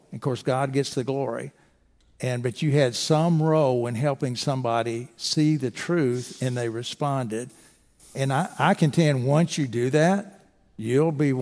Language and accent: English; Owensboro, Kentucky, United States; And so I grew up in Owensboro.